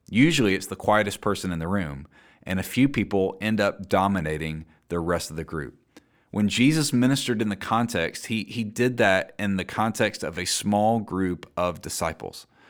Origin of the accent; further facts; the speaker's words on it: Mississippi, United States; Sometimes back where I grew up in Mississippi, people would say, "Where do you fellowship?"